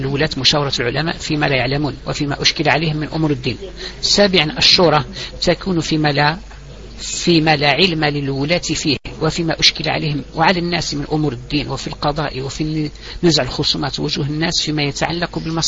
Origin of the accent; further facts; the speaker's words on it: Algeria; لقد حصل مرة عندنا في الجزائر مناقشة استيراد الخمر